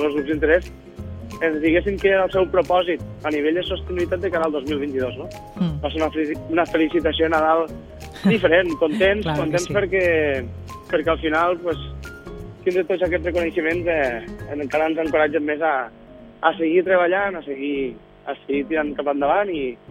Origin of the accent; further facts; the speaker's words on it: Catalonia, Spain; nosaltres som d'aquí, som de les Terres de l'Ebre, i volem seguir aportant al nostre territori